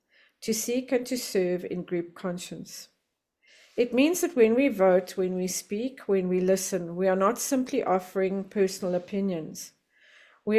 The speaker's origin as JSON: {"language": "English", "town": "Johannesburg", "region": "Gauteng", "country": "South Africa", "said": "I am from Johannesburg, South Africa, a very grateful recovering debtor."}